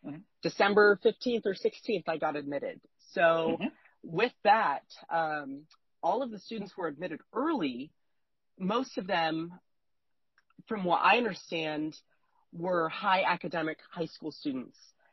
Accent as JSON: {"language": "English", "town": "Denver", "region": "Colorado", "country": "United States", "tie": "born or raised there", "also_born_or_lived": "San Diego", "said": "I grew up in San Diego. I went to kindergarten through second grade here. And then I moved back to Denver, Colorado, and lived in some of the surrounding areas there."}